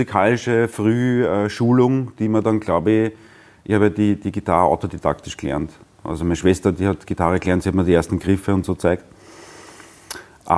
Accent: Prottes, Lower Austria, Austria; also born or lived in Vienna; Geboren bin ich in Wien und aufgewachsen in Brottes im Weinviertel.

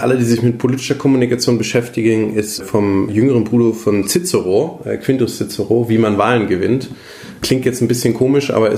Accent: Southern Germany, Germany; ich meine, ich komme jetzt aus dem Süden

